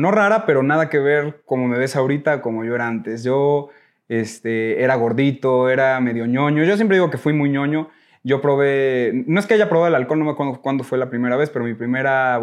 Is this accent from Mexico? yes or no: yes; Mexico City, Mexico; also born or lived in Puebla; nací en Ciudad de México. Y he vivido en muchos lados. Siempre me preguntan, ¿de dónde eres? Y pues nací en Ciudad de México, pero digo, soy de México, de todo, pues del país. Porque viví en Puebla, hice la primaria en Puebla.